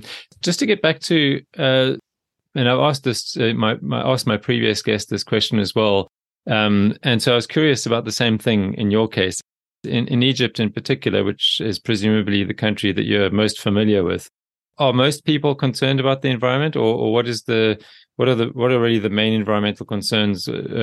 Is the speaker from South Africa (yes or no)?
yes; South Africa; moved away as an adult; my home country, South Africa.